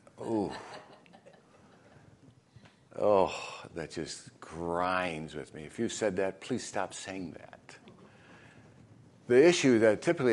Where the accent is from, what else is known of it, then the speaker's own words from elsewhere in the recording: Chicago, Illinois, United States; now in Florida, United States; And I grew up in Chicago, so I'm used to the white Christmas